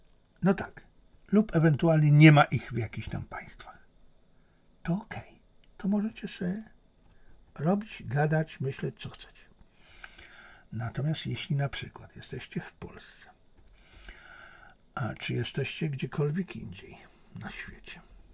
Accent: China; Ponieważ też jestem Chińczykiem i też rozumiem ich sposób myślenia.

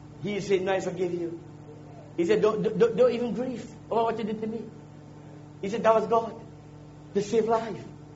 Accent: Trinidad & Tobago; I am my father's son. I am this here. I am from Trinidad. I live down here.

